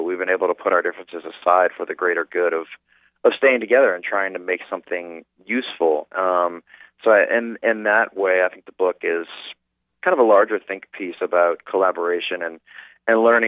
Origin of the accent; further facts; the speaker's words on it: New Orleans, Louisiana, United States; Well, you know, we grew up in the suburbs, and what was great about that is we were kind of free to roam